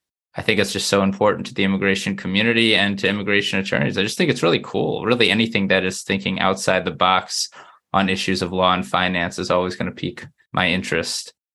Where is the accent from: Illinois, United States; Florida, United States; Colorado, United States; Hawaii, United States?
Florida, United States; also born or lived in New England; I'm actually from Florida, so when I did my time in the Northeast, that's what I call it.